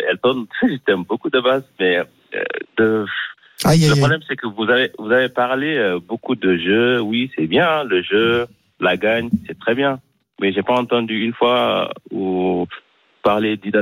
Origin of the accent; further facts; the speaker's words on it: Senegal; Regarde, même nous, par exemple, moi je suis sénégalais.